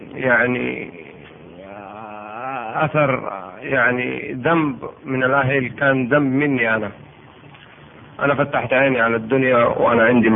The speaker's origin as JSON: {"language": "Arabic", "town": "Mecca", "region": "Makkah Province", "country": "Saudi Arabia", "tie": "born or raised there", "said": "انا ولد مكة وما حجيت، انا ولد مكة وما صمت"}